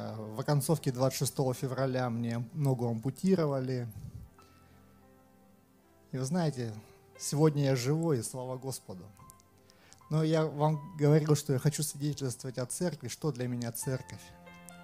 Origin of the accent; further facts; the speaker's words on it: Siberia, Russia; обычный парень из Сибири